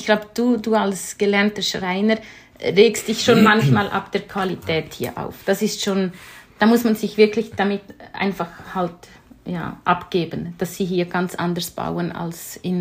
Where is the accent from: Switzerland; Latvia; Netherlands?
Switzerland; Also wenn die fragen ja meistens, wo seid ihr her, wegen unserem Akzent. Und wenn du dann Schweiz sagst, dann sind die hin und weg.